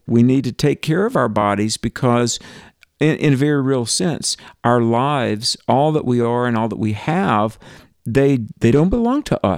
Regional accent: North Carolina, United States; You know, in my home state of Western North Carolina, there are a lot of mountains, and oftentimes a lot of these mountains are owned by families.

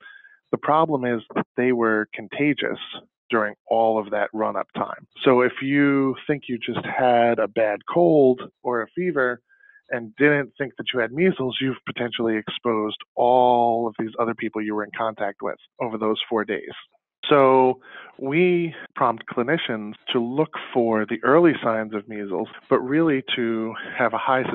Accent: New Jersey, United States; I'm from New Jersey, so we've been dealing with a lot of cases between New York and New Jersey.

